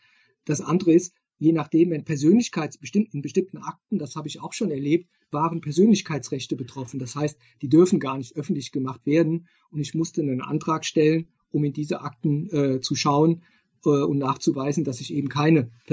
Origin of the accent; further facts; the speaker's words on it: Koblenz, Rhineland-Palatinate, Germany; Ich komme aus Koblenz, eine Stadt, die auch sehr zerstört worden ist. Da waren auch über 80% der Innenstadt war zerstört.